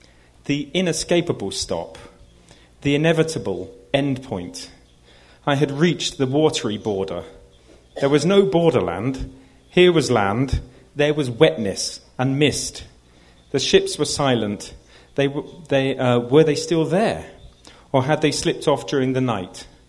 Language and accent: English; Oxford, South East England, United Kingdom; born there; all I'll say is that I was born in Oxford. And there are two Oxfords. One made cars, and the other made philosophers. We made cars.